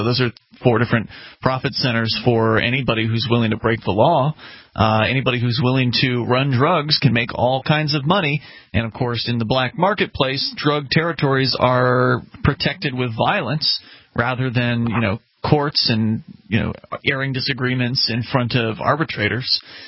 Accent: Florida, United States; I'm from Florida.

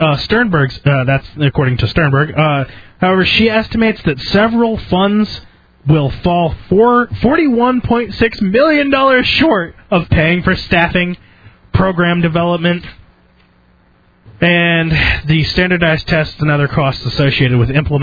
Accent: Connecticut, United States; It is. I'm from Connecticut.

